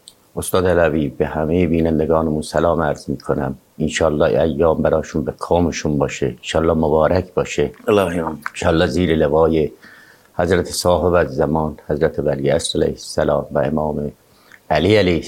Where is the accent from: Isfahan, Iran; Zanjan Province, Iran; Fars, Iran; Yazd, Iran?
Zanjan Province, Iran; Mahneshan; خود زنجان ما زندگی میکردیم، از اطراف زنجانم حومه زنجان بچگیمون تقریبا دوربر ماهنشان زنجان اونتا از اونجا اومدیم زنجان